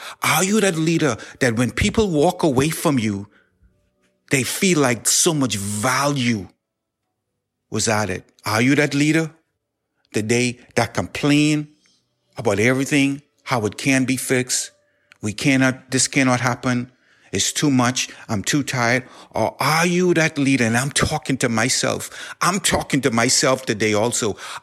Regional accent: Bahamas; This is the vision that God has given to me when I was a young man growing up in the Bahamas under the leadership of Dr. Miles Monroe.

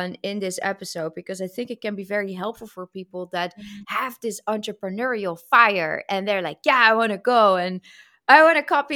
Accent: Netherlands; I'm from the Netherlands. And then they're shocked because I don't sound Dutch.

